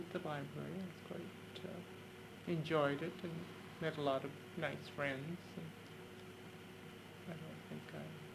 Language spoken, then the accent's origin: English; United States; born there; being American-born, I think a little of each.